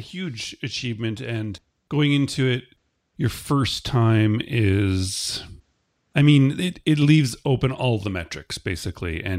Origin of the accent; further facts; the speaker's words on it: Canada; I'm Canadian